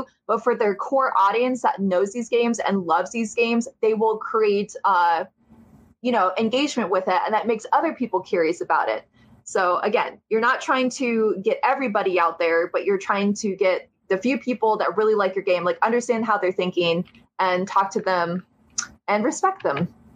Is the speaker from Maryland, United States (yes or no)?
no; Ohio, United States; So I'm from Ohio, which is kind of like, I talk to other people in other countries and I feel a kinship to them, because when you're not on the West Coast